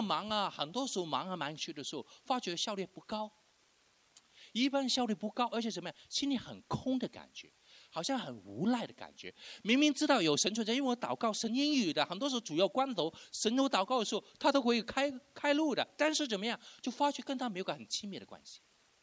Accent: Hong Kong; 我是在香港出生长大的，我中学的时候接受神。我是一个教会中学里面读书的

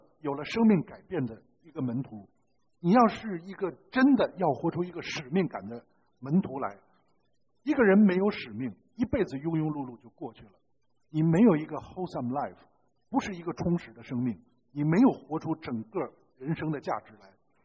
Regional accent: Tianjin, China; 这个你们知道我是天津人啊，我们天津人有个说法

